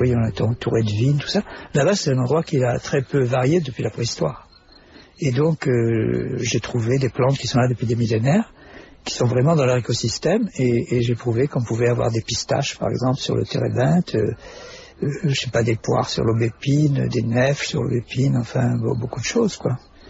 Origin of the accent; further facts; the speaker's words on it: Algeria; born there; vous savez que je suis né en Algérie